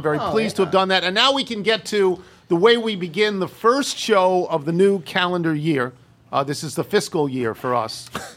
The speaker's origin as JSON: {"language": "English", "town": "Long Island", "region": "New York", "country": "United States", "tie": "born or raised there", "said": "Because growing up on Long Island, the only two football teams you can root for in those days were Army and Notre Dame"}